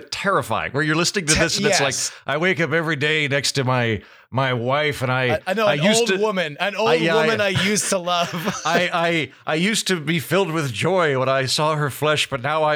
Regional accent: Canada; Oh, sorry, I'm Canadian.

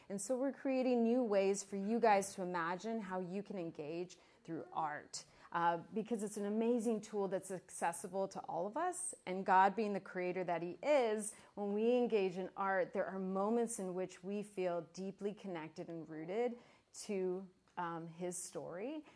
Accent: Tucson, Arizona, United States; last year I was in Tucson, Arizona, and I got to go visit my hometown, and I ended up going to my elementary school with my kids

